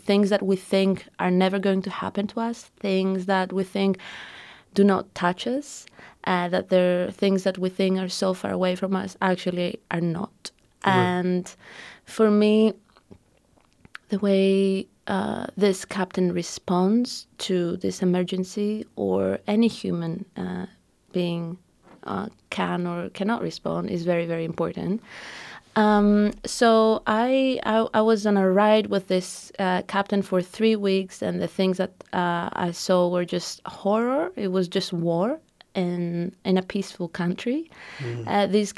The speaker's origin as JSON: {"language": "English", "country": "Greece", "lives_now": "United States", "said": "Well, I am originally from Greece, and I was here. I live in the Bay Area"}